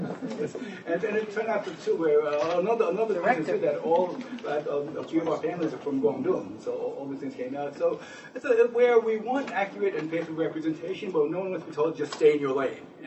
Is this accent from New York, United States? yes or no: yes; Queens, New York, United States; Like I grew up in Queens and Flushing, and it's thing, the different countries in New York.